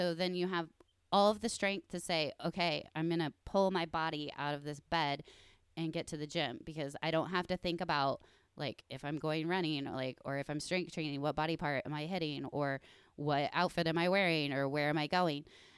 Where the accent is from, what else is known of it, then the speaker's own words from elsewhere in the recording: Indiana, United States; I have my MPC Indiana meeting this weekend. So I'm excited to get back to my home state and see all of my MPC peeps.